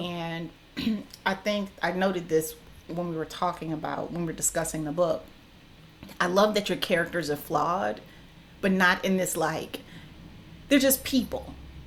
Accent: Missouri, United States; Because it's just, you know, like, I'm from Missouri, from the Midwest. And when you think, when I grew up hearing about Appalachia

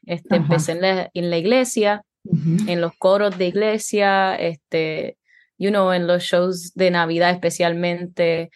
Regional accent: Carolina, Puerto Rico; born there; also born or lived in Nebraska / California; Y yo nací ahí. Yo nací en Carolina. Vivimos ahí no mucho tiempo.

